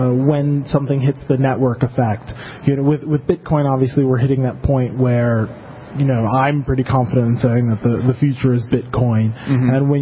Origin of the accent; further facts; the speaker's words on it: Buffalo, New York, United States; moved away as an adult; now in Czech Republic; Well, I'm originally from the States, upstate New York, Buffalo, but I've been based in the Czech Republic for about 13, 14 years now.